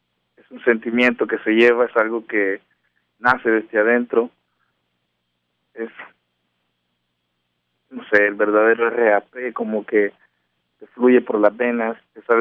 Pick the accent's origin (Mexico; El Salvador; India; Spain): El Salvador; Sonsonate; now in United States; soy originalmente de Sonsonate. Me vine para Estados Unidos, estoy viviendo acá, pero pues mis raíces son cocoteras, son salvadoreñas, guanacas.